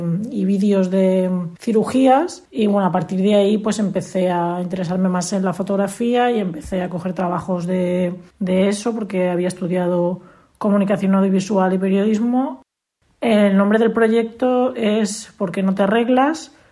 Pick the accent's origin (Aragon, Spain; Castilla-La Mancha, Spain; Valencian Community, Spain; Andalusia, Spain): Valencian Community, Spain; Valencia; soy de Valencia y soy fotógrafa